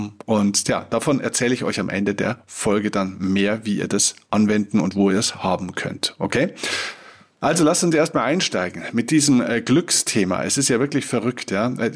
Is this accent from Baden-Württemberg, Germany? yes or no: no; Bavaria, Germany; Oder passt schon, wie man bei uns in Bayern sagt.